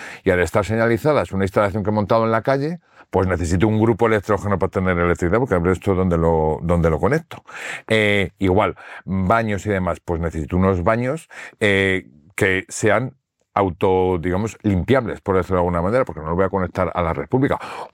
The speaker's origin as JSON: {"language": "Spanish", "town": "Madrid", "region": "Community of Madrid", "country": "Spain", "said": "yo soy de Madrid"}